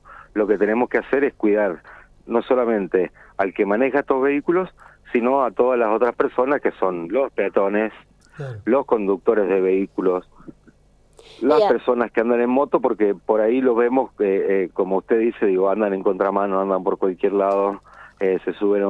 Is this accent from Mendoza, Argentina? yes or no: yes; San Rafael, Mendoza, Argentina; Porque yo no soy de Mendoza, yo soy de San Rafael. Entonces yo cada vez que voy a Mendoza y tengo que ir a algún lugar que no conozco